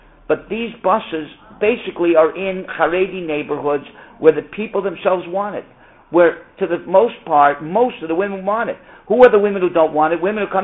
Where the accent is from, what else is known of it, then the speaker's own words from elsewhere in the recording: Miami, Florida, United States; I grew up in Miami. When I first went to Miami, in the supermarket there were two water fountains. One said white and one said colored. I was about 8 years old